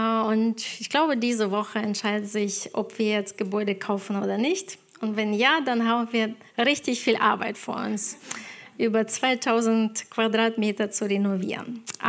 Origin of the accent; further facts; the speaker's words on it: Ukraine; German is a second language; now in Germany; Und ich komme aus der Ukraine. Vor 20 Jahren kam ich hierher und ich habe kein Deutsch gewusst und hier habe ich Deutsch gelernt